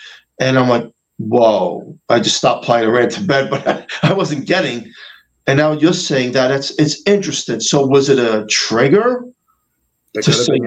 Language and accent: English; New York, United States; And look, I'm a New Yorker.